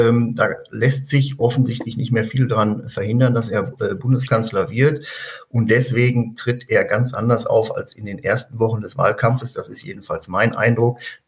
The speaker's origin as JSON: {"language": "German", "region": "North Rhine-Westphalia", "country": "Germany", "said": "also ich bin ja auch Sauerländer, wobei das Sauerland relativ groß ist. Das geht ja vom Rand des Ruhrgebietes bis nach Hessen."}